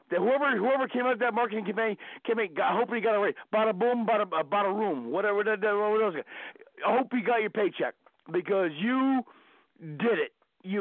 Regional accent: New Jersey, United States; I'm from Jersey. We got real pizza in the Northeast, whatever.

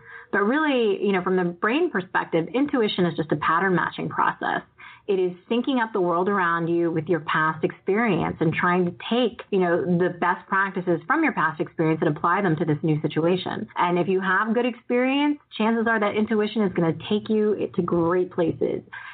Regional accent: Northeast, United States; So I grew up in the Northeast. I went into New York City all the time. Even when I was 10, 11 years old, I was taking the subway by myself

